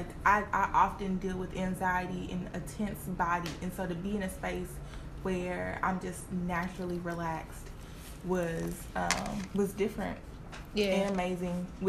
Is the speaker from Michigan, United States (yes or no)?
yes; Detroit, Michigan, United States; now in St. Louis, United States; Like, I mean, I'm not from here, and a lot of us hikers are not from St. Louis. I've been here for 3 years. I'm from Detroit.